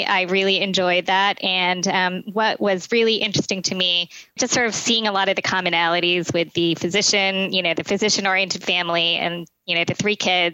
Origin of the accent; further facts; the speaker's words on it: Cortland, New York, United States; I grew up in central New York, a small town called Cortland. I am the third of three, the only girl.